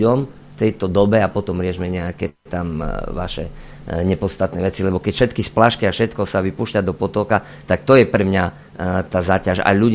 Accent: Vranov nad Topľou, Prešov Region, Slovakia; lebo ja som z Vranova na Topľov

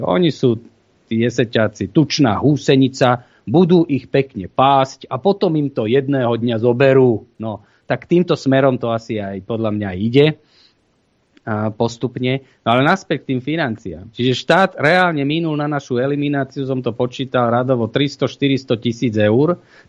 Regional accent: Bratislava, Bratislava Region, Slovakia; Ja som z Bratislavy

